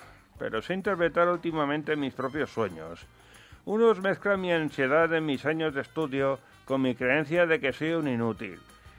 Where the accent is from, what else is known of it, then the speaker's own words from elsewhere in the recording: Madrigueras, Castilla-La Mancha, Spain; rumbo hacia mi pueblo de Madrigueras.